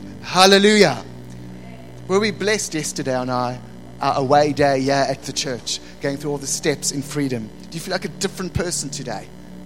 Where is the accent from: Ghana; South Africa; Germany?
South Africa; Growing up in South Africa, as a South African male, you didn't let your emotions show.